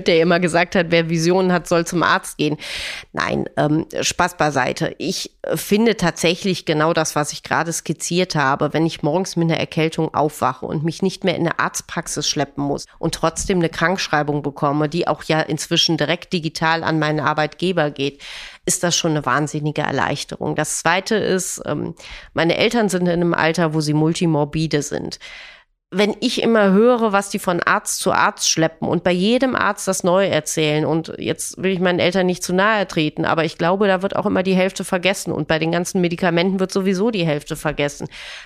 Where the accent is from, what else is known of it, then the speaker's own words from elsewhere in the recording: Rhineland, Germany; Ich bin Rheinländerin